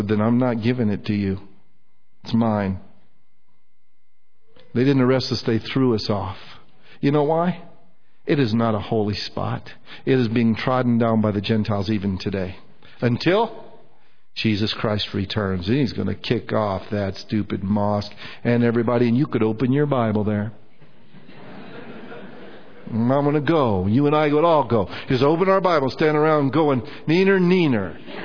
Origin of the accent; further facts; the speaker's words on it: United States; I guess I should have known, but being an idiot, I'm American, you know